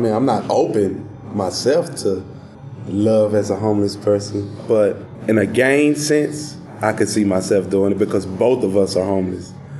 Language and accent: English; Dallas, Texas, United States; You see, being that I'm from Dallas, hey, I'm happy for you.